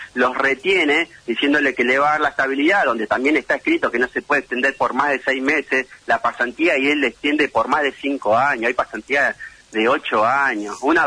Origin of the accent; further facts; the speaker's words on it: Tierra del Fuego, Argentina; yo soy fueguino. Nosotros somos fueguinos. Mis hermanos, mi familia, mi mamá, somos fueguinos.